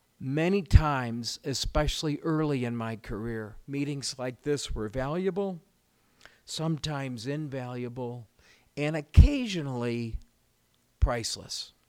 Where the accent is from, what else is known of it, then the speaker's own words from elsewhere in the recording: South Bend, Indiana, United States; I'm from South Bend, Indiana, a big small town, a working man's town